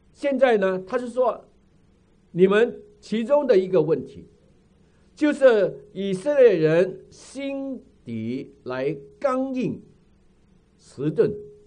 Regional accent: Chaozhou, Guangdong, China; 我说我本身是潮州人，但是我没有从来没有这个经验用潮州话，我讲潮州话也讲得不好

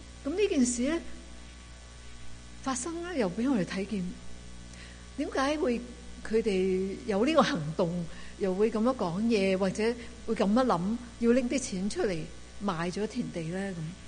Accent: China; 所以咧，我哋中国人都有咁讲嘅：人在做，神在看。

